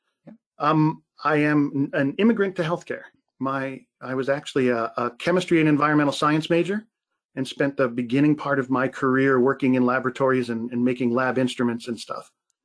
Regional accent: Bridgewater Township, New Jersey, United States; So yeah, very fond memories of Cape May, but I grew up north of there in Bridgewater Township. So kind of in the north central

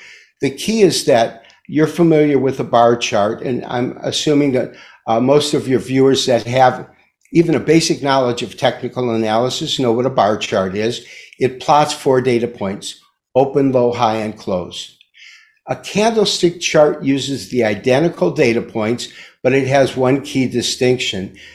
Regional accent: Detroit, Michigan, United States; born there; accent: Midwestern; also born or lived in California; I'm not. I was born in Detroit.

